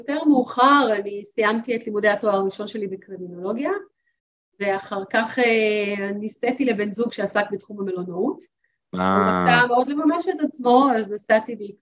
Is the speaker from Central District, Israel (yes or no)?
yes; Rishon LeZion, Central District, Israel; also born or lived in Tel Aviv; אני גדלתי בתל אביב, נולדתי בתל אביב, למדתי בבית ספר בלפור, ומיד עם הגיעי לכיתה ב', אחרי שכבר השתרשתי במקום מסוים, הוריי החליטו שהם עוברים לגור במושבה